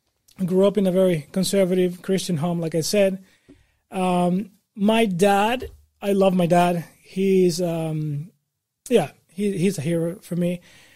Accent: Honduras; Born and raised in Honduras. For those who don't know where Honduras is, in Central America. It's pretty much between North America and South America. One of those small countries.

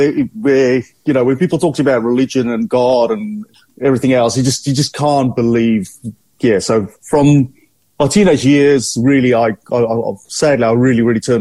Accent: South Africa; born there; Yeah, so I was born in South Africa, and basically our family wasn't really particularly religious.

